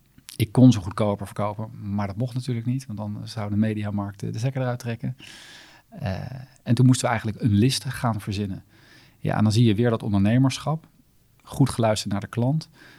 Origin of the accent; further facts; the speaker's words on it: The Hague, South Holland, Netherlands; Ik kom zelf uit Den Haag.